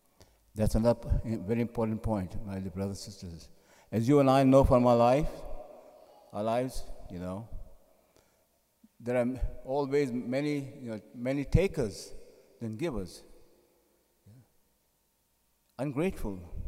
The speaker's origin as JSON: {"language": "English", "country": "India", "tie": "born or raised there", "said": "the place where I grew up in India, there, in my city there, there was a place called Leper Asylum"}